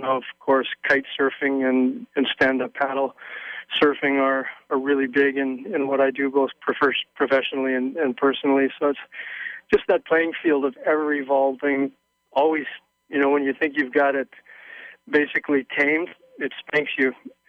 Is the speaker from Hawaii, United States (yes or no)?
yes; Kailua, Hawaii, United States; I was raised in Kailua, Hawaii, and had a real advantage, you know, in those early days living here